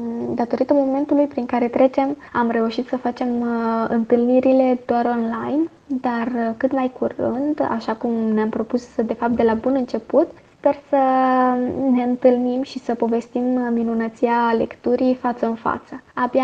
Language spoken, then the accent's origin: Romanian; Vidra, Vrancea County, Romania; moved away; Eu sunt din Vidra, județul Vrancea. Acolo m-am născut și am petrecut copilăria, unde am amintiri foarte frumoase și liniștite, dar sunt plecată de mult timp din România, de aproximativ 16 ani. În străinătate m-am stabilit cu familia